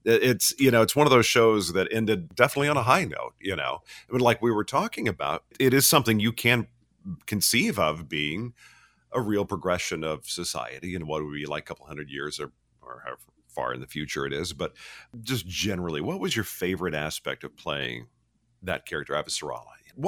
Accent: Dallas, Texas, United States; also born or lived in New Orleans; now in South Padre Island, United States; I'm from Dallas originally, but I've lived there for like on and off for about 25 years.

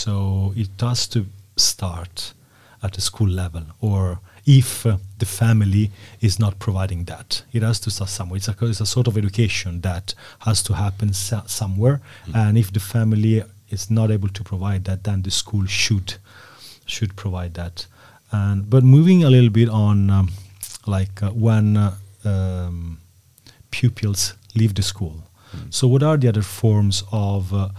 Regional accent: Italy; also born or lived in Dublin, Ireland; now in Denmark; Like I'm from Italy, I lived in Dublin, in Ireland, and now I'm living in Denmark.

